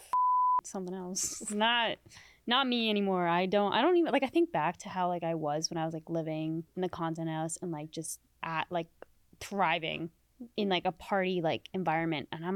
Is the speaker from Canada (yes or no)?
yes; Canada; also born or lived in Middle East; First country I think I ever visited probably was Canada, because I wasn't born in Canada. I was born in the Middle East.